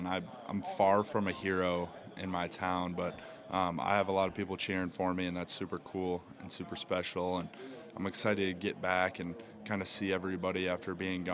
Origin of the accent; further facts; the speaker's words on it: Pierce, South Dakota, United States; So I'm from Pierce, South Dakota, and I kind of grew up working on our family farm up in North Central South Dakota.